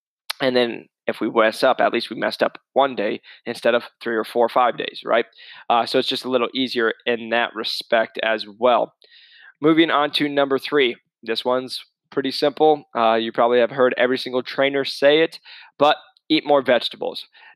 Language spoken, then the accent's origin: English; Midwest, United States; I say it because I'm from the Midwest. It's everywhere. But the Midwest, they don't care about as much health as normally as you get on the more the West Coast.